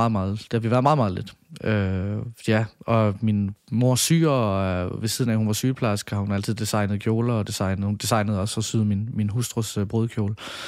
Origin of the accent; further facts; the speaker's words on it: Odense, Region of Southern Denmark, Denmark; born there; Jeg bliver født i 87 på Ny Kongevej inde i Odense C. Hvad hedder det kvarter? Det hedder Ålykke kvarteret.